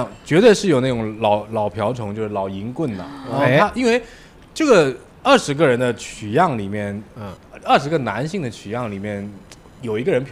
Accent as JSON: {"language": "Chinese", "country": "China"}